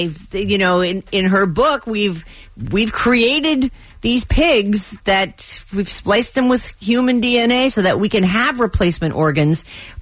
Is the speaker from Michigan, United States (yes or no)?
no; Pawtucket, Rhode Island, United States; born there; I wasn't. I was born in Pawtucket.